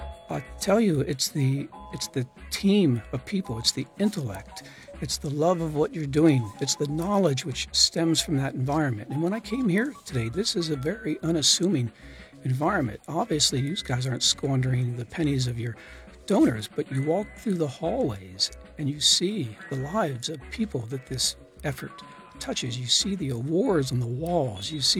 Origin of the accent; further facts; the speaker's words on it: Cincinnati, Ohio, United States; now in Birmingham, United States; I am originally from the Cincinnati, Ohio area and have been in Birmingham for 30 years.